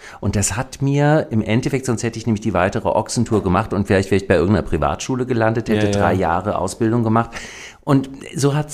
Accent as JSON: {"language": "German", "town": "Bad Homburg", "region": "Hesse", "country": "Germany", "tie": "born there", "said": "Aber ich bin in Bad Homburg geboren, bei Frankfurt"}